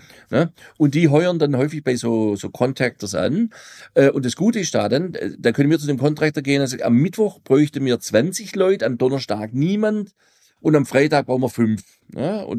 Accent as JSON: {"language": "German", "town": "Waiblingen", "region": "Baden-Württemberg", "country": "Germany", "tie": "born or raised there", "said": "also Richtung Eisenthal da hoch."}